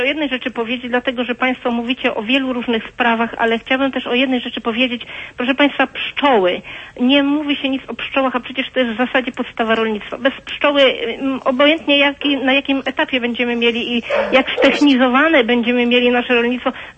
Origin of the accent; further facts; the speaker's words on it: Subcarpathian Voivodeship, Poland; bo ja z Podkarpacia nie oddaję głosu, powiedzmy, w Kujawsko-Pomorskim.